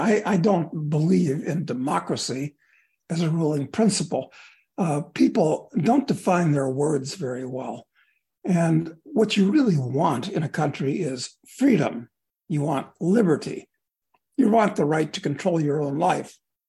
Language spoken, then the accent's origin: English; Chicago, Illinois, United States; I grew up in Chicago.